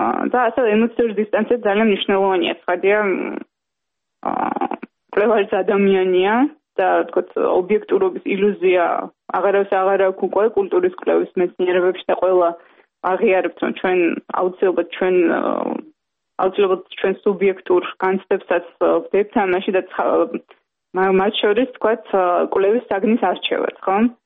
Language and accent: Georgian; Tbilisi, Georgia; born or raised there